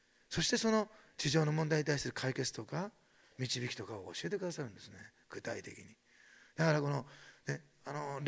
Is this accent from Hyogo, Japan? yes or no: no; Osaka, Japan; 私なんか大阪出身でね、大阪の人がいたら避けたくなるっていうのがありますけど